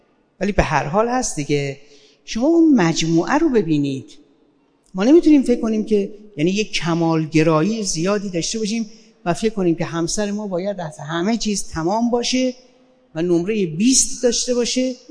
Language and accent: Persian; Kerman, Iran; اصالتاً من کرمانی هستم، اهل کرمان